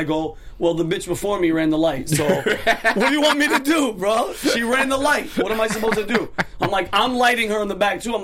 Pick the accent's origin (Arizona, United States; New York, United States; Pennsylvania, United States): New York, United States; Yonkers; now in Los Angeles, United States; Yeah, from Yonkers.